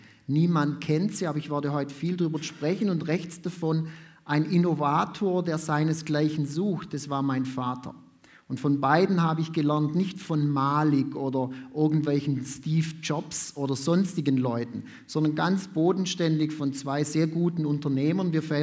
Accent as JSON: {"language": "German", "region": "Hamburg", "country": "Germany", "tie": "born or raised there", "said": "Ich bin geboren in Hamburg, dort auch aufgewachsen"}